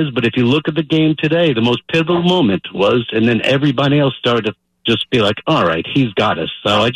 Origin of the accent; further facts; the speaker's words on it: Flushing, New York, United States; born there; Been watching them forever since I was born in Flushing and all that stuff.